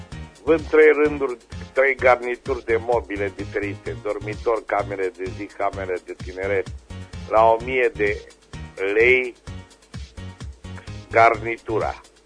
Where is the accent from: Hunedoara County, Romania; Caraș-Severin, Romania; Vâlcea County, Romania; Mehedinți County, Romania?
Caraș-Severin, Romania; Reșița; din Reșița